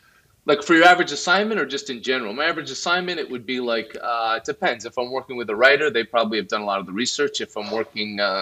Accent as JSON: {"language": "English", "country": "United States", "said": "but the New York Times, as an American and as someone interested in being a photojournalist, that was a big deal for me."}